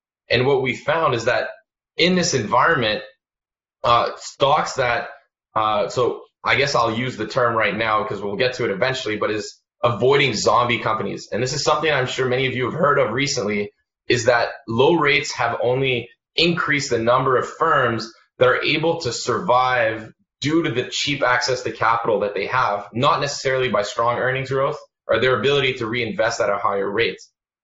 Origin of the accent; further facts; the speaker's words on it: Canada; So we understand this domestic bias that we have as Canadian investors, where we tend to focus on North America because it's closer to home.